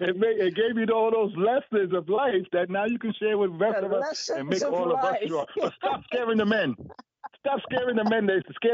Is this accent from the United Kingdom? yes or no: no; Bedford, Connecticut, United States; from Bedford, Connecticut.